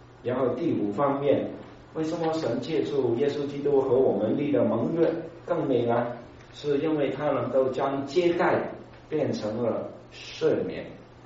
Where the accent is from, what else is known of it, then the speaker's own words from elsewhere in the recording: Hong Kong; 最近我我常常因为我是香港来嘛，所以就常常看香港的一些新闻。